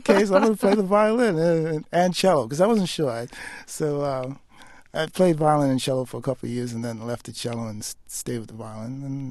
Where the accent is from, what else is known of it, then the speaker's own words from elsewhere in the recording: St. Thomas, U.S. Virgin Islands; I used to teach in my hometown of St. Thomas, the Virgin Islands.